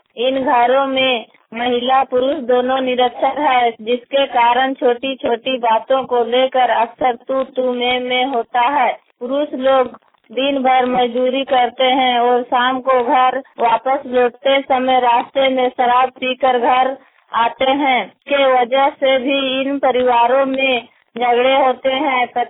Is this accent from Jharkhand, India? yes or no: yes; Dumri, Jharkhand, India; Jharkhand mobile वाणी के लिए … डुमरी गिरिडीह से।